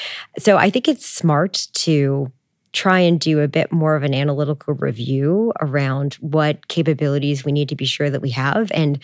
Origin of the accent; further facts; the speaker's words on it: Canada; I'm Canadian, right?